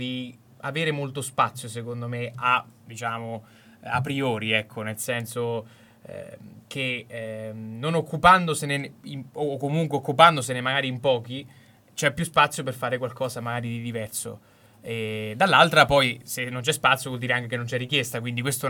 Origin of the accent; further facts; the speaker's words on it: Tolentino, Marche, Italy; E noi veniamo da Tolentino, quindi possiamo confermarlo